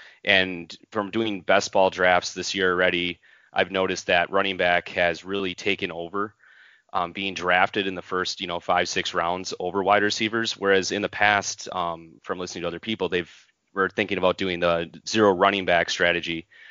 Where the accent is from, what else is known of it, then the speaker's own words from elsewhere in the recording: Wisconsin, United States; I am from Wisconsin as well, so hopefully he does better this year, but we'll see.